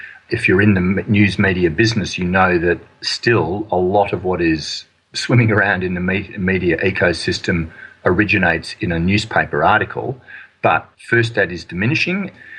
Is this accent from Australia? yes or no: yes; Australia; That's something that wouldn't have occurred to me as an Australian.